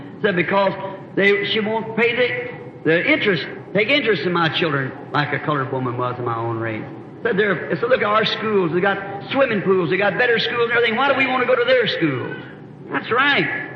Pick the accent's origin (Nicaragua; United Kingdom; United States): United States; the South